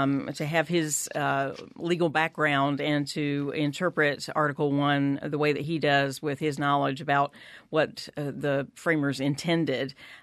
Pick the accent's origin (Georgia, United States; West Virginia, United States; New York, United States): Georgia, United States; Actually, I was born in the South. I grew up in the state of Georgia.